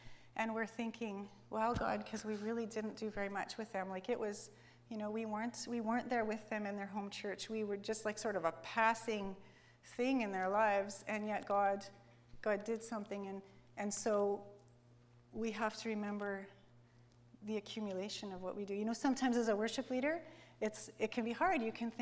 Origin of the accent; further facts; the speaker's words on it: Outlook, Saskatchewan, Canada; So we are from Outlook, Saskatchewan, which you've probably never heard of. It's just about an hour away from Saskatoon.